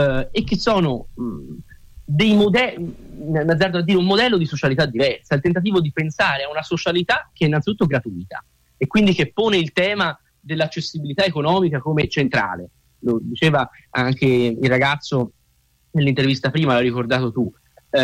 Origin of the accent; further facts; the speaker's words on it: Rignano sull'Arno, Tuscany, Italy; nelle periferie delle città, come Rignano sull'Arno, da dove vengo io